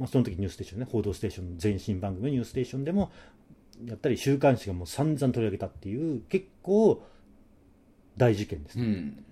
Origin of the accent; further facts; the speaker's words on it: Gifu, Japan; 私の出身は岐阜県です。